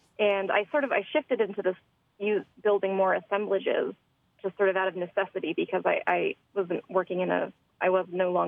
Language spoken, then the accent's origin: English; East Coast, United States; now in Oregon, United States; I am originally from the East Coast, mm-hmm. I attended art school in Boston for a year before taking off for a long time. I moved to Oregon about 16 years ago